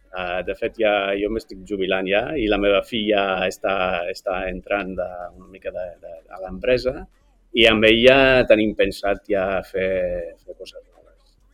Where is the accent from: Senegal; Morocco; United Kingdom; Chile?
United Kingdom; England; Catalan is a second language; moved away as an adult; now in Spain; d'Artesans dels Avalls. Sí, jo soc anglès. Vaig marxar d'Anglaterra l'any 87, una mica en busca de l'aventura, i anem a acabar aquí a Barcelona.